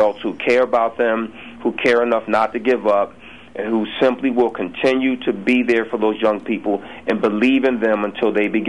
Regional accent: Pennsylvania, United States; I grew up near Diamond Street Projects, right near Temple University

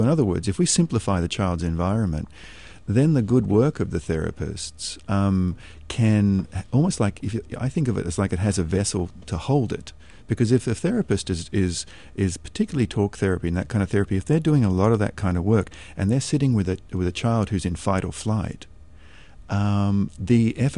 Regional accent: Australia; I grew up in Australia, you can probably tell my accent, I'm a little further south than Georgia.

